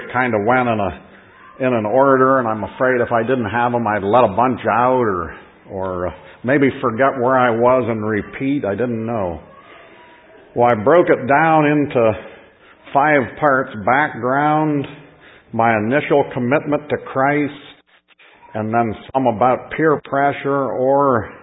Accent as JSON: {"language": "English", "region": "New Jersey", "country": "United States", "tie": "born there", "said": "but I was born in New Jersey, and I've been adopted twice."}